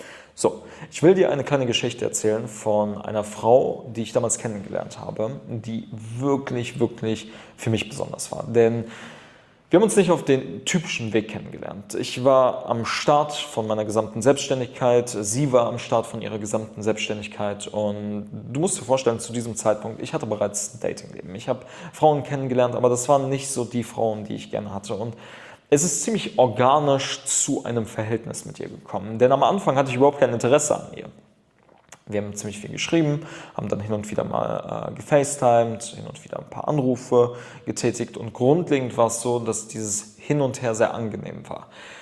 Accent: Düsseldorf, North Rhine-Westphalia, Germany; ich komme aus Düsseldorf

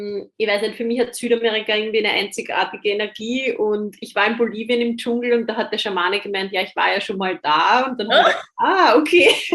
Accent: Austria; ich bin Österreicherin

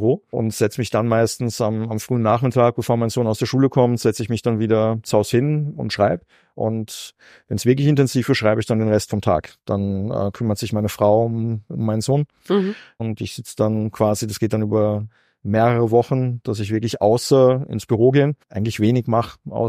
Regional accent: Vienna, Austria; Aber ich bin auch in Liesing groß geworden, habe dann in anderen Bezirken gewohnt, also Meidling war nicht direkt in meiner Biografie.

